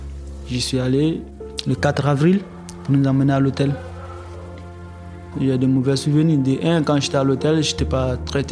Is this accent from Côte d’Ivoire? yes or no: yes; Côte d’Ivoire; also born or lived in Libya; now in Marseille, France; je viens de la Côte d'Ivoire. Je suis électricien, je vis à Marseille. Maintenant, j'ai 18 ans. Et je suis parti de la Côte d'Ivoire